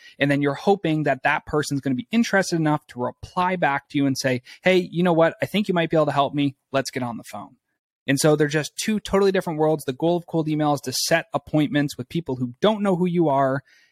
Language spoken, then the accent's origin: English; Canada; moved away as an adult; now in United States; I grew up in Canada, moved to the U.S. to do the doctorate of chiropractic and practiced for a couple of years.